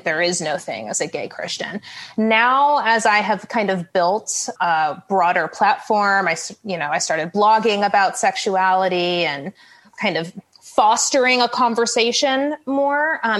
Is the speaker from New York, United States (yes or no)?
yes; New York, United States; I am definitely born and raised sure. And I grew up in New York.